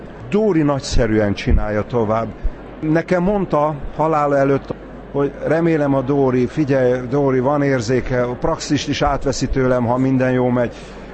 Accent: Hegykő, Győr-Moson-Sopron, Hungary; Ráadásul én bortermelő vidékről származom, Sopron környékéről, hegykörről.

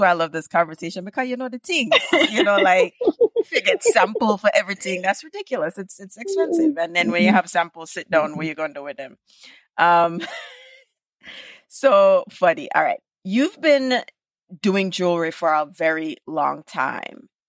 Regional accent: Jamaica; I'm Jamaican. And I can get, worst case scenario, the whole of my family to buy out the inventory because they're Jamaican.

